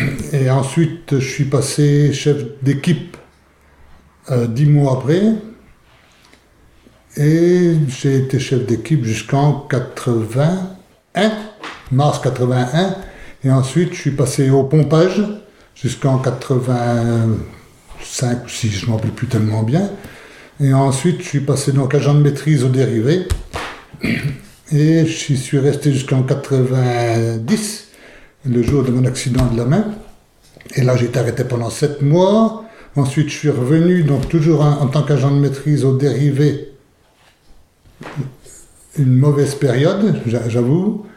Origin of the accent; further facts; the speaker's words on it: Varzy, Bourgogne-Franche-Comté, France; Je suis né à Varzy dans la Nièvre en 1946. J'ai été à l'école jusqu'à 14 ans. Là, j'ai débuté un CAP de plombier sanitaire à Varzy toujours.